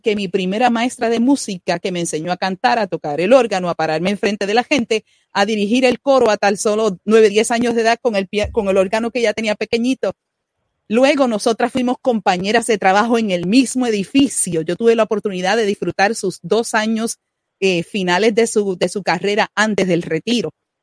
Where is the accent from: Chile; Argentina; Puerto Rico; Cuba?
Puerto Rico; te ibas a esta escuela especializada que todavía en Puerto Rico existen, las escuelas libres de música y escuelas de bellas artes.